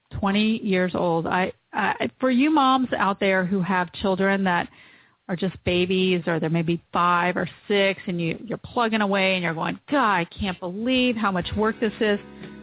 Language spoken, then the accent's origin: English; Florida, United States; although there's a lot of places in the United States, including my home state of Florida, that still hovering around the 90-degree mark